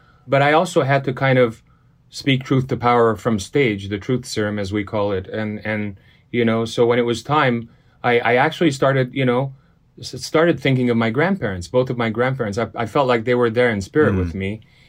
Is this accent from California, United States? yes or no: yes; Los Angeles, California, United States; And I said, by the way, I'm Armenian and I grew up in Los Angeles and stuff.